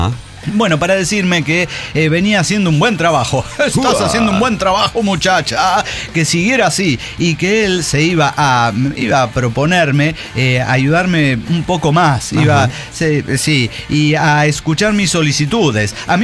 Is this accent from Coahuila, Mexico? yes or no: yes; Coahuila, Mexico; Nunca salimos de aquí de Coahuila.